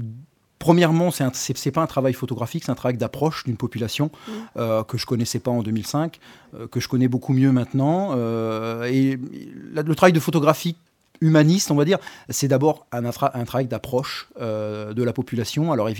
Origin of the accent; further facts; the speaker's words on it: France; on vient d'Europe, on est français